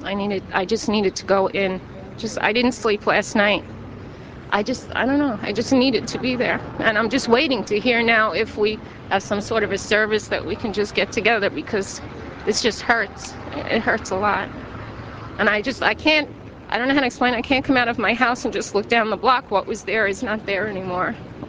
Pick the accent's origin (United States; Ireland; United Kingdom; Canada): Ireland; moved away as an adult; I've been here since I came from Ireland.